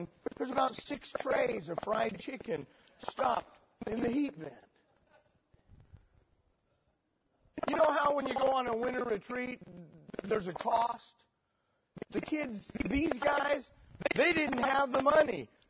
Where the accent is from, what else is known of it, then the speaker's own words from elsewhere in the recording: Jackpot, Nevada, United States; I grew up in Jackpot, Nevada. Can you imagine living there?